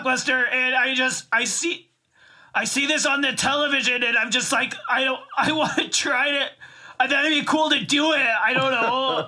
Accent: Phoenix, Arizona, United States; I'm 23, and I'm from Phoenix, Arizona.

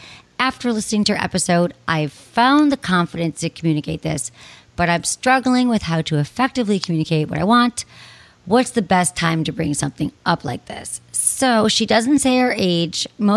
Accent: Michigan, United States; I grew up in Michigan, so I was like, we would always go to over to Canada.

